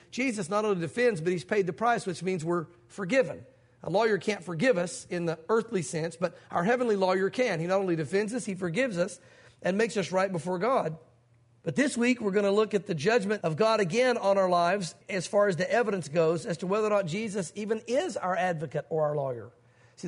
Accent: the South, United States; growing up in the South, growing up as a preacher's kid, growing up in a mainline denomination, being in church every week for all these years

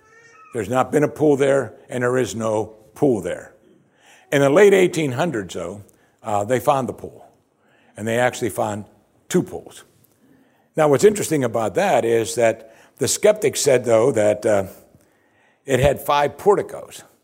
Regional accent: Pennsylvania, United States; When I was a child growing up in Pennsylvania, my parents had a coffee table Bible.

